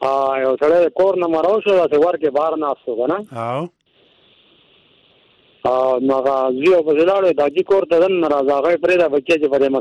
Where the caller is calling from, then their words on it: Khyber Pakhtunkhwa, Pakistan; شمالي وزیرستان